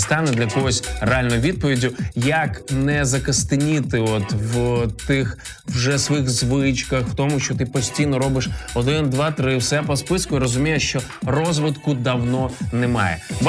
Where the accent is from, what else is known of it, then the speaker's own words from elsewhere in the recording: Kyiv Oblast, Ukraine; accent: surzhyk; вона з Київської області, і я з Київської області. І нібито одна область, а насправді ми по різні сторони від Києва, і там ну інакші слова.